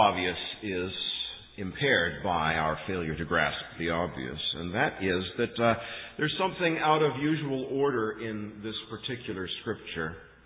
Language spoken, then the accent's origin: English; Canada; I come from Canada, somewhat more traditional culture.